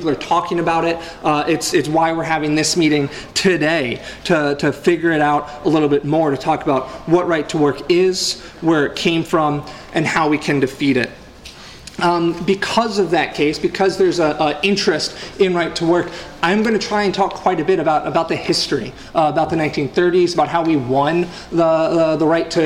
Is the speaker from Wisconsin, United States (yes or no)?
yes; Madison, Wisconsin, United States; I'm a member of the National Socialist Organization. I'm a nurse. I'm from Madison, Wisconsin, where I'm a member of SAU Healthcare Wisconsin as well.